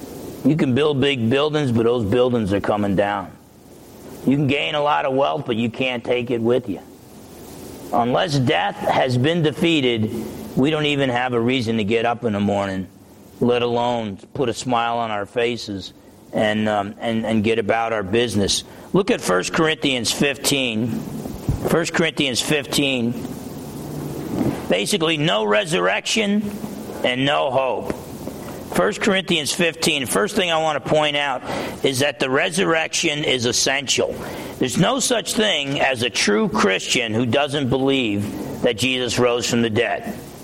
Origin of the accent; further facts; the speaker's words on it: New Jersey, United States; And believe me, I grew up in New Jersey.